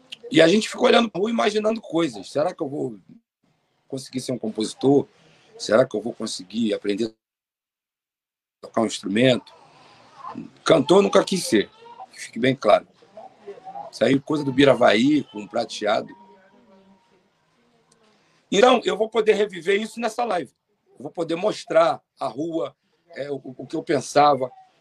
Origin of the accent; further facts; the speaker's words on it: Rio de Janeiro, Brazil; born there; Verdade. Onde eu nasci.